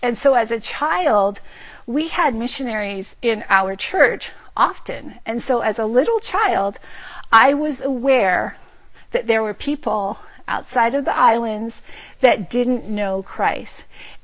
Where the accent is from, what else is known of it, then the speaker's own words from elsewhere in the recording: Hawaii, United States; But I am Hawaiian, Chinese, Portuguese, and I grew up in Hawaii.